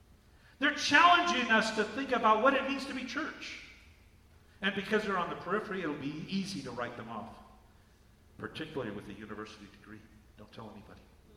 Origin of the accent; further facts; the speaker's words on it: United States; born there; I was born in the United States, and my ancestors were here before President Trump's ancestors were here.